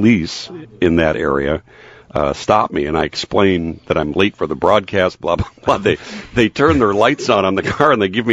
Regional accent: Chicago, Illinois, United States; You know, for me, growing up in Chicago, I'm a kid from the south side of Chicago.

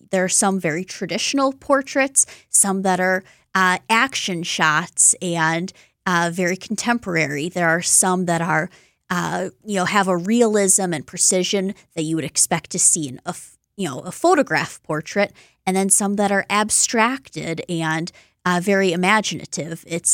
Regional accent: Milwaukee, Wisconsin, United States; I'm Milwaukee born, so I think I have to say that the Wisconsin portrait, rep my home state

